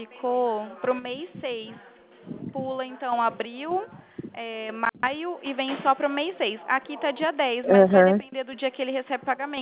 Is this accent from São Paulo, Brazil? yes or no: yes; Presidente Prudente, São Paulo, Brazil; Eu sou de Presidente Prudente